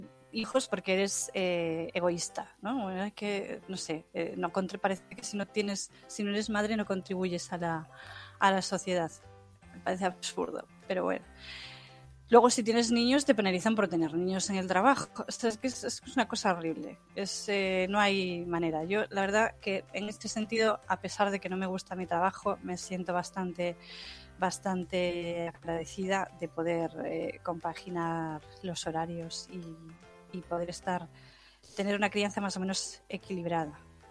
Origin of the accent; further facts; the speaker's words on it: Galicia, Spain; como soy gallega, vivo en el norte